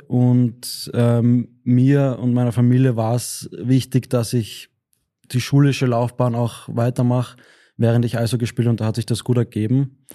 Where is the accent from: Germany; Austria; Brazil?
Austria; Lower Austria; also born or lived in Vienna; Also geboren in Wien, aufgewachsen in Niederösterreich. Also ich würde mich als Niederösterreicher bezeichnen